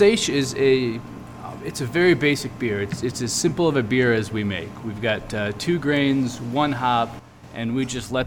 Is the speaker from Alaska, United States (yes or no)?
no; Port Clinton, Ohio, United States; I was born and raised in Port Clinton.